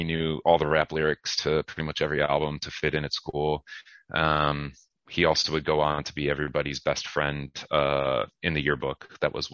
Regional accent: Ohio, United States; So I grew up in Ohio, and the running joke about the Midwest is really, you go down to the main strip near the car dealership

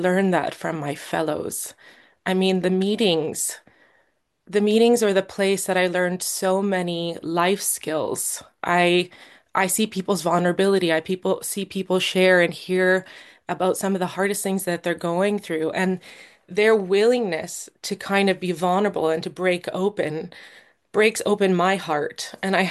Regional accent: Canada; now in Norway; I'm a Canadian. I now live in Norway, but I was born and raised in Canada.

